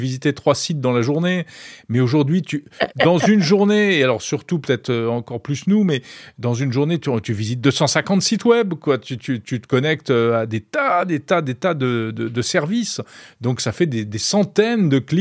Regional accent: France; Nous, on est français, on est très critiques.

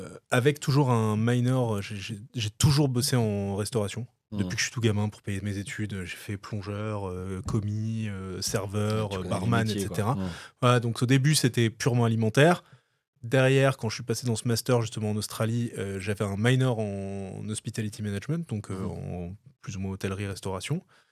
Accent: Nice, Provence-Alpes-Côte d'Azur, France; born there; Je suis né à Nice, bien entendu, d'où les Niçois, en partie.

